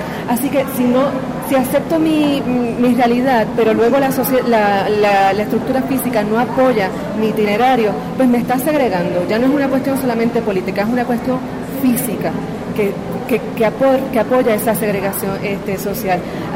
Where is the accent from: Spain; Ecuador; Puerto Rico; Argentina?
Puerto Rico; soy de Puerto Rico.